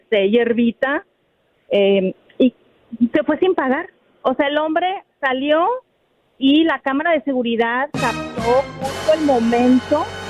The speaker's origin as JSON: {"language": "Spanish", "town": "Hermosillo", "region": "Sonora", "country": "Mexico", "said": "Hermosillo, Sonora, arriba el norte."}